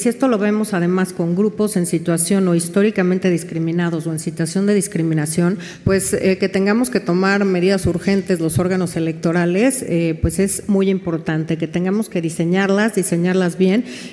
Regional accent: Mexico; Ese es el primer paso que tenemos que hacer como mexicanas y mexicanos, viviendo aquí o viviendo en el extranjero

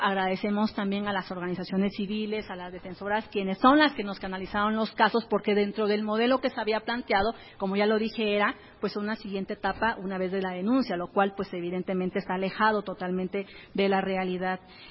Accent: Oaxaca, Mexico; yo soy de Oaxaca, primer lugar por brecha

